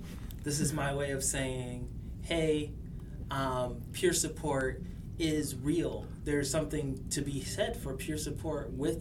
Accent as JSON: {"language": "English", "region": "New York", "country": "United States", "tie": "born or raised there", "said": "I grew up on the East Side."}